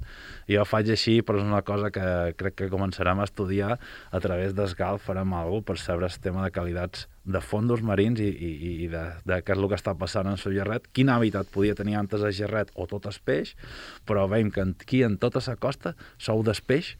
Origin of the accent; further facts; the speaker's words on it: Balearic Islands, Spain; Però el que som els eivissencs i aquí Formentera, res, tio, molt poc